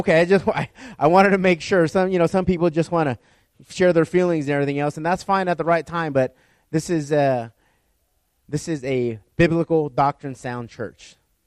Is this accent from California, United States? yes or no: yes; Tehachapi, California, United States; Like in the snow, I was raised in Tehachapi. You guys know where Tehachapi is at.